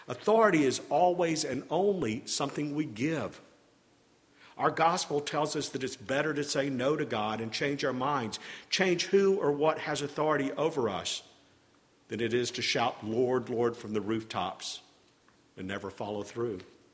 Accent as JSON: {"language": "English", "town": "Birmingham", "region": "Alabama", "country": "United States", "tie": "born or raised there", "said": "I grew up in Birmingham, Alabama."}